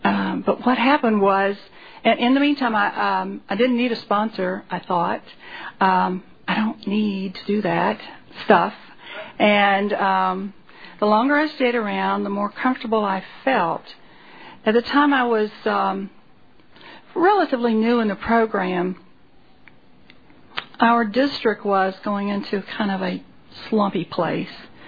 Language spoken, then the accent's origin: English; Franklin, Tennessee, United States; I'm from Franklin, Tennessee, which is right outside Nashville, for those of you who don't know.